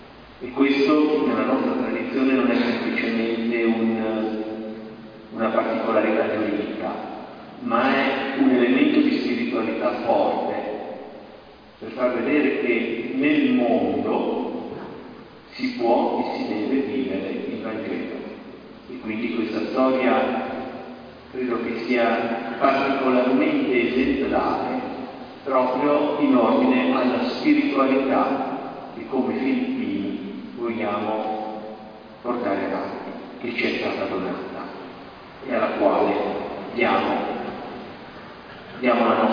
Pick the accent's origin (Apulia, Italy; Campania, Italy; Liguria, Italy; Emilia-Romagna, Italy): Liguria, Italy; Genoa; quelle dinamiche per le quali almeno proverbialmente siamo noti come genovesi